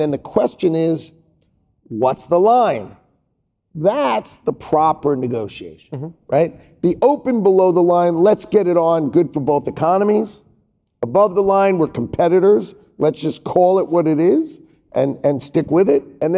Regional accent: New York, United States; New York. I grew up on Long Island.

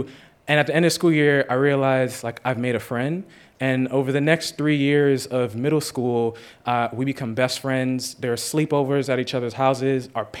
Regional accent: Jamaica; I'm Jamaican. My Usain Bolt came out.

